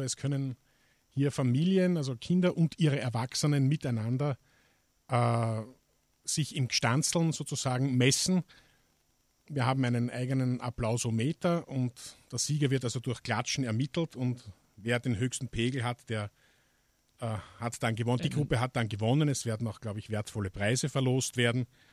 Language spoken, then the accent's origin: German; Vienna, Austria; weil ich ja gebürtiger Wiener bin